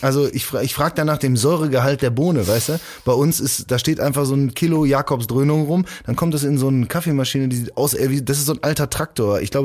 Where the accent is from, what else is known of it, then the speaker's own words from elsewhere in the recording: North Rhine-Westphalia, Germany; wenn es bei uns im Ruhrgebiet gibt es Kleingärten